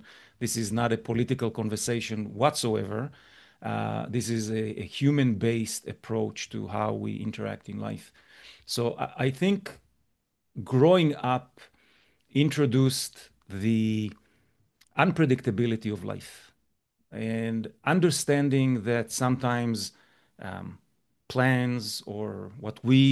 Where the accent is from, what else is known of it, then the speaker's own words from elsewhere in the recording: Israel; moved away; I grew up in a country that is very volatile by nature. I'm originally from Israel, left the country many, many years ago, almost 28 years ago.